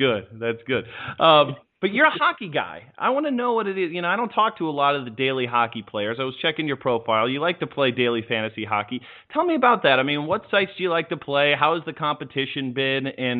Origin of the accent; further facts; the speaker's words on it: Mankato, Minnesota, United States; born there; also born or lived in Red Wing, Minnesota; I wasn't born in Red Wing. I lived there for a little bit. I was born in Mankato